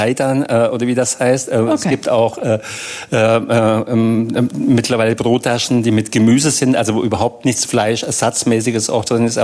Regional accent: Bavaria, Germany; Also ich kann ja nur Kebab sagen als Franke, das ist egal, ob mit P oder mit B. Aber ich schreibe es mit P, wir sagen dazu hartes B in Franken, also Kebab.

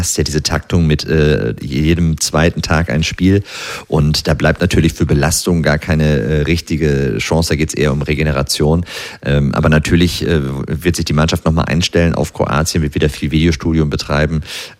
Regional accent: Bielefeld, North Rhine-Westphalia, Germany; Ich komme aus Bielefeld, bin im Studium immer geflüchtet vor Karneval

